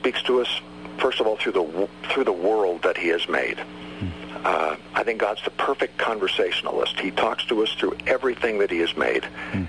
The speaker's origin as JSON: {"language": "English", "town": "Lake Oswego", "region": "Oregon", "country": "United States", "tie": "born or raised there", "said": "that was the church I grew up in Lake Oswego, Oregon, also did the Bible in 90 days."}